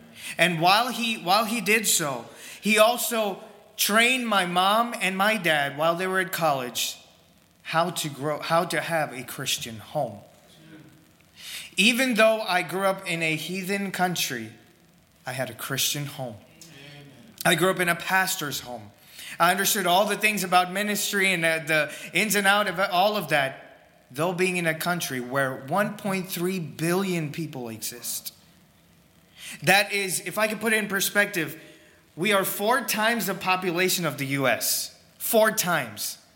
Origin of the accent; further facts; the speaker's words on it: India; now in United States; I am not an American. I am from India. I'm a national from India. I came to the States in 2016. With my parents while they were on deputation